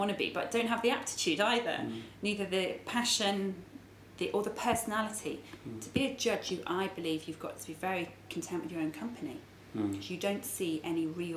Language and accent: English; Corby, East Midlands, United Kingdom; I grew up near Corby. You know, Oakham is not that far from Corby